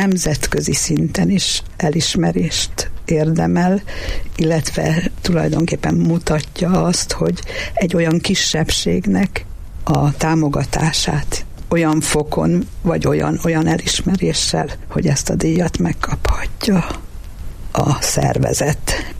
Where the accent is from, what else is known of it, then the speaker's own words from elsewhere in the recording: Miskolc, Borsod-Abaúj-Zemplén, Hungary; also born or lived in Budapest; mert én Miskolcon születtem, szülővárosom. Ezen túl pedig, bár éltem 20 évig a fővárosban, és hazajöttem.